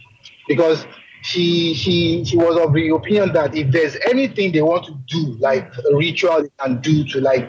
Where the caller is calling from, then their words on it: Canada; I'm actually calling from Canada.